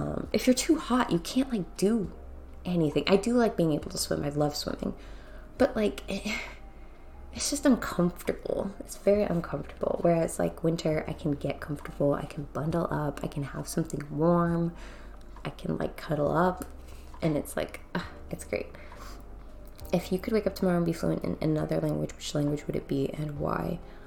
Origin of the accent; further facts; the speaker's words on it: California, United States; I'm not there anymore. I'm originally from California